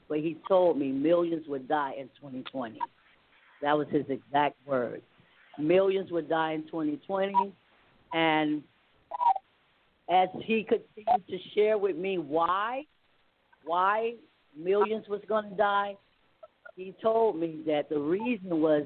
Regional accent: Columbus, Ohio, United States; I am from Columbus, Ohio

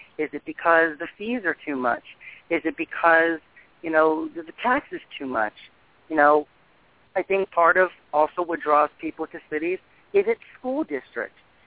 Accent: Dania Beach, Florida, United States; I grew up in Dania Beach, and it's a city that I hold dear to my heart.

